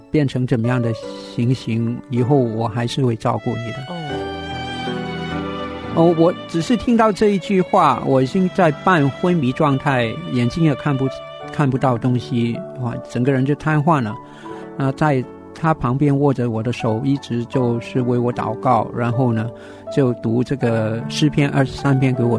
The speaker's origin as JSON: {"language": "Chinese", "country": "Hong Kong", "tie": "born or raised there", "said": "因为我是在香港长大的，所以我对香港的医疗各方面的比较有点认识"}